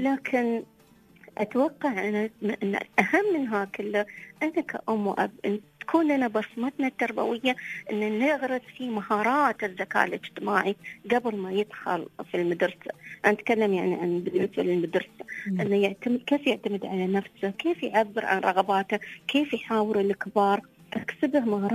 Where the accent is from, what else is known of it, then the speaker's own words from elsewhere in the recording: Dubai, United Arab Emirates; إحنا عندنا في دبي وكل الإمارات فعاليات العودة للمدارس